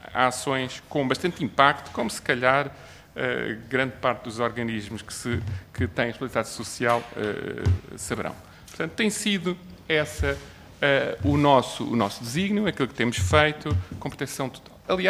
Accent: Portugal; como português, sinto muito orgulhoso de ter um português a liderar a inovação do grupo

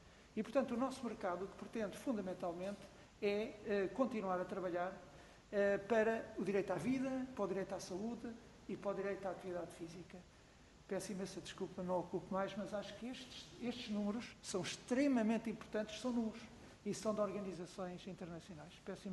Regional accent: Portugal; como somos portugueses

